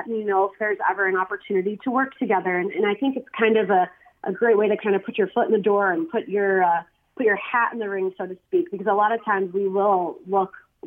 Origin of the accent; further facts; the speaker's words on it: Illinois, United States; I grew up in the Chicagoland area.